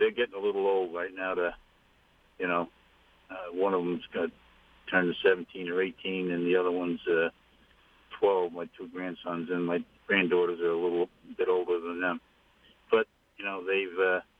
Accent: Bellport, New York, United States; Well, I was born and raised in Bellport. It's a small little community out on Long Island. I still live there, as a matter of fact.

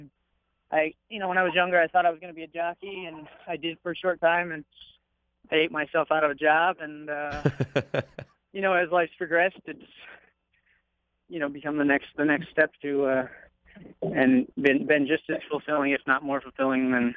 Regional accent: Charlestown, West Virginia, United States; also born or lived in Martinsburg, United States / Lexington, United States; I was born in Martinsburg, but I kind of split myself between Charlestown and Lexington as a kid.

